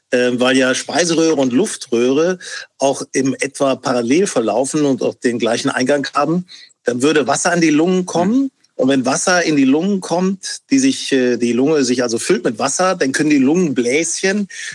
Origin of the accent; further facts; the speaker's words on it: Burgdorf, Lower Saxony, Germany; Burgdorf, das ist ja meine Heimat. Und ich erinnere mich an das Waldbad Ramlingen-Elershausen. Das ist so die Region Burgdorf, Hannover-Region, eigentlich aber nah an Burgdorf dran.